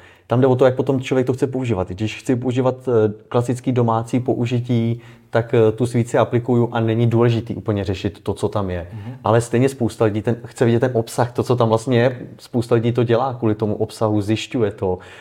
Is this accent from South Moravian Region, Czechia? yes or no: no; Příbram, Central Bohemian Region, Czechia; Z Příbrami.